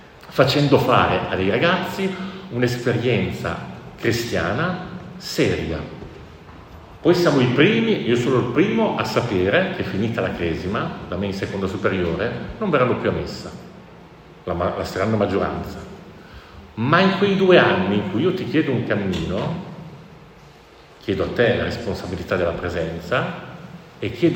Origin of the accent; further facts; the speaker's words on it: Piedmont, Italy; io arrivo dall'Alta Langa